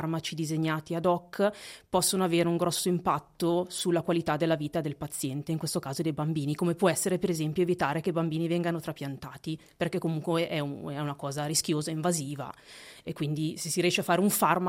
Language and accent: Italian; San Diego, California, United States; io sono nata e cresciuta negli Stati Uniti, quindi sono americana. E quindi io ho studiato in California, sono di San Diego e ho fatto l'università University of California Davis